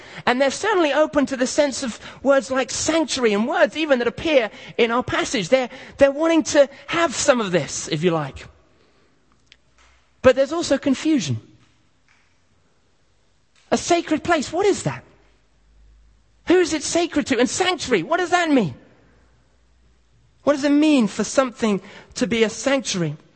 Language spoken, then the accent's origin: English; Kenya; when I grew up in Africa, in Kenya, we never used to take chocolate